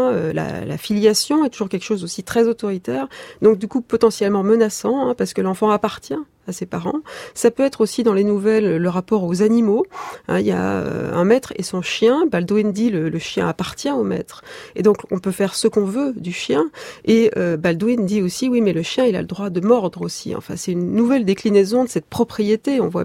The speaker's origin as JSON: {"language": "French", "country": "France", "said": "L'Académie, c'est chez nous, en France, une espèce de machine de normativité."}